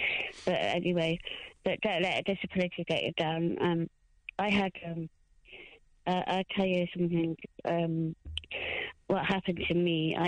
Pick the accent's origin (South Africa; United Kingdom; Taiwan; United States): United Kingdom; Leicester, East Midlands; It's a Leicester. From Leicester.